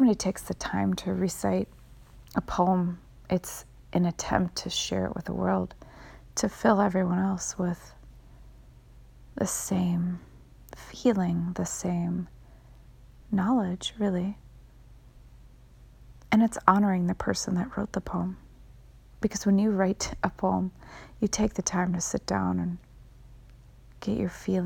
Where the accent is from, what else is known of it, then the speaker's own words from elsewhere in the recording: Midwest, United States; Now, I'm from the Midwest, and I definitely do not have an English accent, although I am working on it.